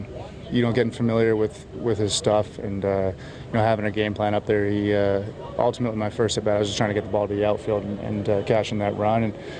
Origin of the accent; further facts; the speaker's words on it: Ontario, Canada; It was a dream of mine growing up, obviously, in Canada, and the Jays being my hometown team.